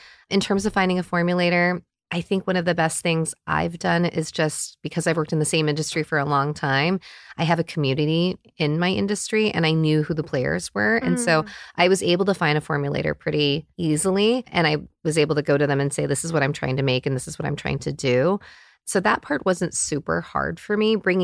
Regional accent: United States; I'm in my 40s and I grew up in America, all these things.

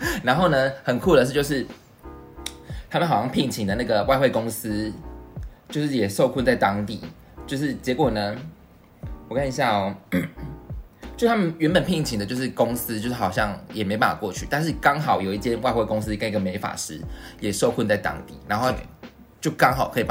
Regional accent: Taiwan; 这就是对我们台湾人来讲就是馒头啊，就是馒头。

